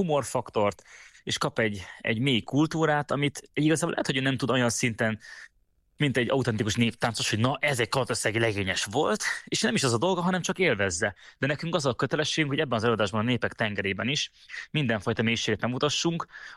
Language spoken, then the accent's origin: Hungarian; Békéscsaba, Békés, Hungary; also born or lived in Oradea; nagyon sokat töltöttem a gyerekkorom az életemet, tehát ott nevelkedtem föl, minden nyáron ott voltunk a nagyszülőknél, és nagyon sokat jártunk oda rokonokhoz, Békés Csabán éltünk, és hát rengeteget jártunk át.